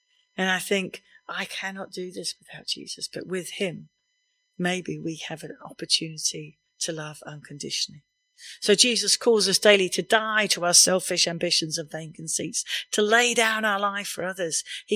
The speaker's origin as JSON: {"language": "English", "country": "United Kingdom", "said": "We just don't do that because we're very British."}